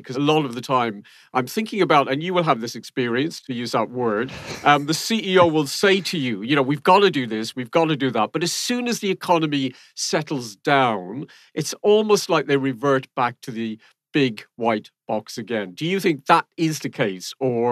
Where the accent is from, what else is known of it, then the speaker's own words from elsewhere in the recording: Ireland; Or is that just me ranting and being Irish?